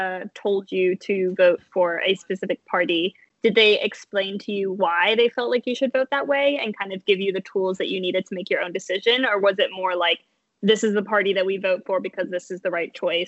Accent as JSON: {"language": "English", "country": "United Kingdom", "said": "I'm a British national who was literally traveling around Europe at the time"}